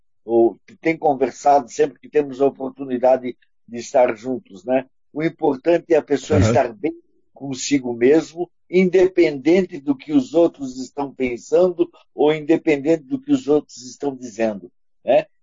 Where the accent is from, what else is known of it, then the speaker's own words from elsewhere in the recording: Blumenau, Santa Catarina, Brazil; born there; now in Balneário Camboriú, Brazil; na cidade de onde eu nasci, na cidade de Blumenau, como eu disse, hoje eu moro em Balneário Camboriú